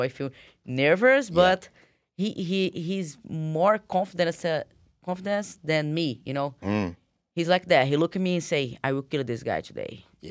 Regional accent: Brazil; English is a second language; Because I'm from Brazil, when I was in my state fighting, I was training a lot.

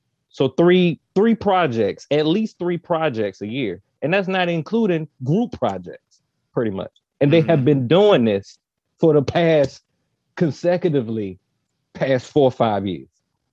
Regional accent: Virginia, United States; All right, so once again, yes, I am from Virginia. I am from the exact area code

